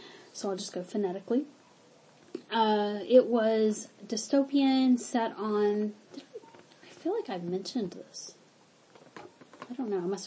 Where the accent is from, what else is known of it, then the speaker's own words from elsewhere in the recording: Mississippi, United States; now in Houston, United States; I grew up in Mississippi, and in Houston we're only about 45 minutes from the Gulf Coast.